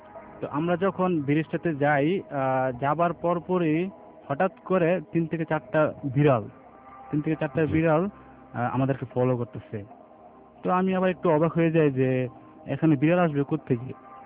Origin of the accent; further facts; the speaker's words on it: Mirsigiri, Chittagong Division, Bangladesh; also born or lived in Homna; ওই বছরই আমরা আমাদের গ্রামের বাড়ি মিরসিগিরি থেকে আমাদের হোমনা পপারে চলে আসি।